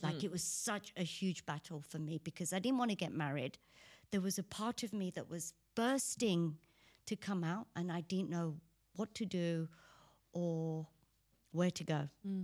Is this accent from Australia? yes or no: no; Leicester, East Midlands, United Kingdom; So even though I was growing up in England, I was in Gujarat.